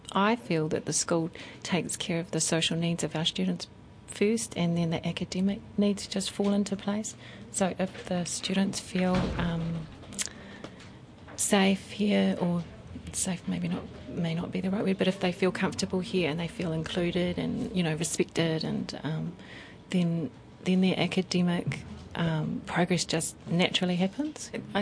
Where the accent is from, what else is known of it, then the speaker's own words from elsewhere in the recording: Whakatāne, Bay of Plenty, New Zealand; I'm from Whakatāne.